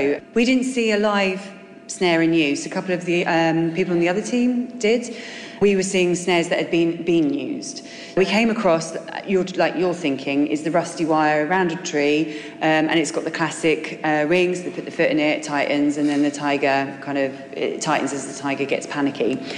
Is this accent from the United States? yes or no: no; England, United Kingdom; Being English, we're like, yes, we can.